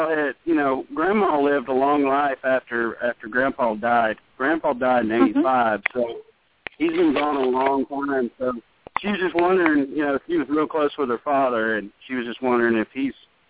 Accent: Athens, Ohio, United States; born there; Well, my whole family, I was born in Ohio. My whole family's from there originally.

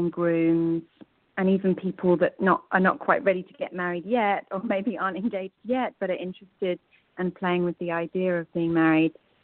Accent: United Kingdom; now in United States; I have to say, I'm British, but I've never seen it.

